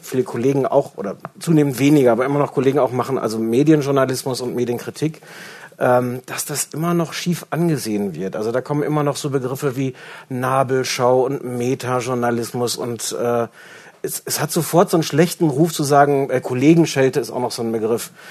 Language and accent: German; Osnabrück, Lower Saxony, Germany; Das war irgendwie wo das Krankenhaus ist, wo ich geboren bin, aber nicht, wo ich groß geworden bin. Und es ist dann einfach ein Vorort von Osnabrück.